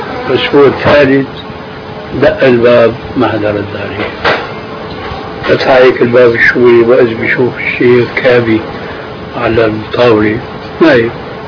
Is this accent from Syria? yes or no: yes; Syria; كلنا نحن سوريين